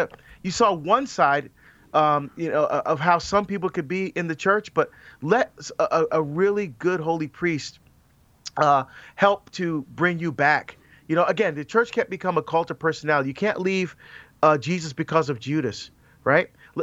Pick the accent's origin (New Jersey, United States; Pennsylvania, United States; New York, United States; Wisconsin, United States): New Jersey, United States; I'm not scheduled to come back to my home state anytime soon. Speaking of, sadly, I don't get many invitations from the East Coast. I'm from there.